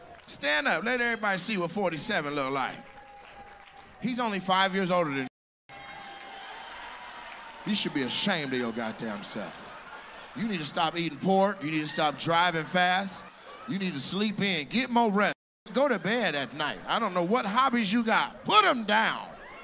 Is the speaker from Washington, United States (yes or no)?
yes; Washington, United States; I'm from Washington State. I pay attention.